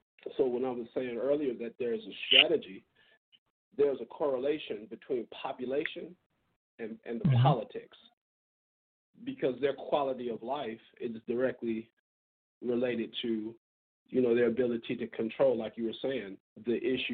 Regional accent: Detroit, Michigan, United States; Now, you know, Detroit have probably one of the strongest, because I'm from Detroit, I'm going to say the strongest black mayors in U.S. history to me.

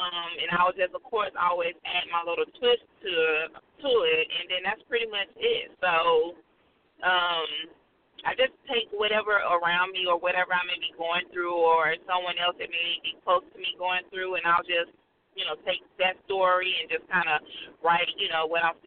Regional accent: Atlanta, Georgia, United States; I'm from Atlanta, so I just was like, okay, everything happened in Atlanta. Hot Atlanta.

